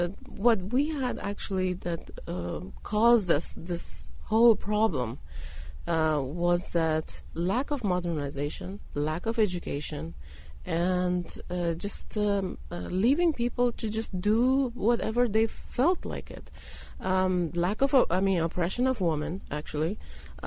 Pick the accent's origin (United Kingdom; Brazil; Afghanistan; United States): Afghanistan; Kabul; I was born and raised in Kabul.